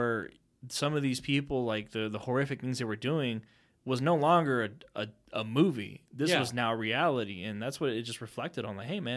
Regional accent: Texas, United States; because you're from we're from Texas. I'm born and raised here.

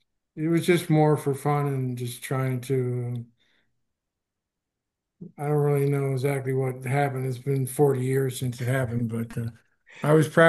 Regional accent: Kirkland Lake, Ontario, Canada; Growing up in Kirkland Lake, I was going to Denver University the whole time, Division One.

